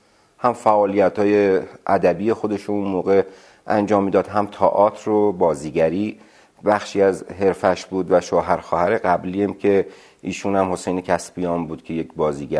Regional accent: Tehran, Tehran Province, Iran; also born or lived in Abadan; من 58 سالم الان و موقعی که ما مهاجرت کردیم از آبادان و آمدیم تهران من 6 سالم بود.

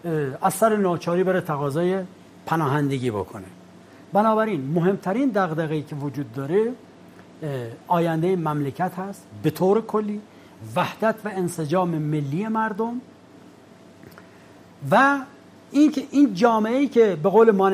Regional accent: Iran; من به عنوان یک ایرانی هر جای دنیا که میرم

